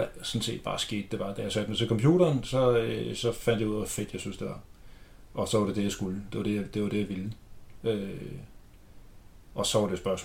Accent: Ringsted, Zealand, Denmark; Jeg kommer fra Ringsted

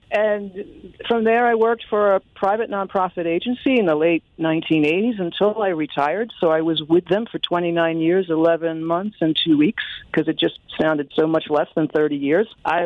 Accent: Rye, New York, United States; now in White Plains, United States; Born and raised in Rye, and I moved all of 6 miles, and I'm in White Plains now.

